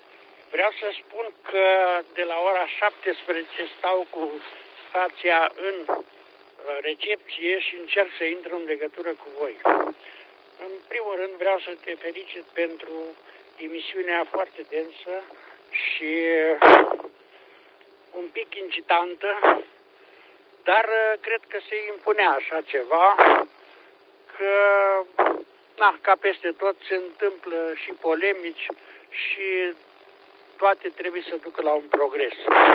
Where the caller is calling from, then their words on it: Piatra Neamț, Neamț County, Romania; de la Piatra Neamț, aștept de 3 ore să intru în legătură cu voi.